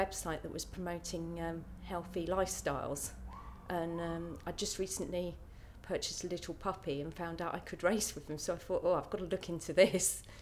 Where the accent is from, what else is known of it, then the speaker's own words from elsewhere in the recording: Faringdon, South East England, United Kingdom; I'm aged 35 and I come from Farringdon, Oxfordshire.